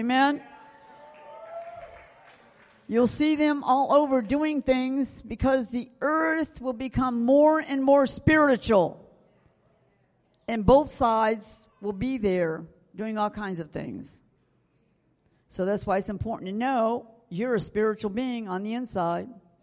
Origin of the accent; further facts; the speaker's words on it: United States; I'm from America. I talk about America because this is where I live.